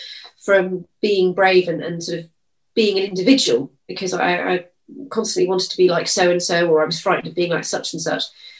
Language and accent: English; Bristol, South West England, United Kingdom; born there; I was born in Bristol